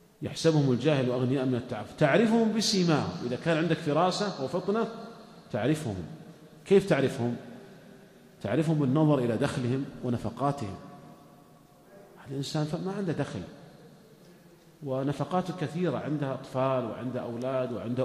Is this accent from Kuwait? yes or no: no; Saudi Arabia; وهذا الأمر عندنا في المملكة العربية السعودية ولله الحمد مطبق،